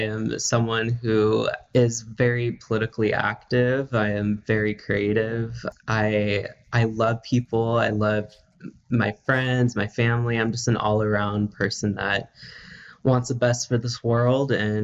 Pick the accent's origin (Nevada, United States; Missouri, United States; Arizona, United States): Nevada, United States; Las Vegas; I am actually in my house in Las Vegas, Nevada. I'm born and raised here, and it's hot as hell down here